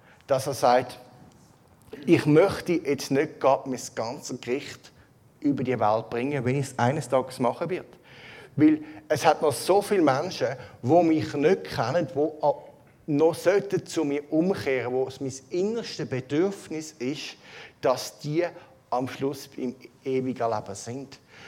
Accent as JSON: {"language": "German", "country": "Switzerland", "said": "wie soll ich es denn als Schweizer empfinden?"}